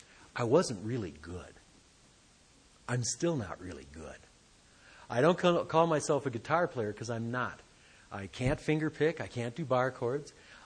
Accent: Detroit, Michigan, United States; growing up in Detroit in the 60s and 70s, that was, you know, rock and roll was like king, man.

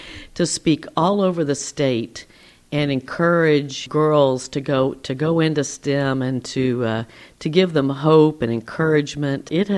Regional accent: Louisiana, United States; You know, I'm born and raised in Louisiana and plan to retire here in Louisiana

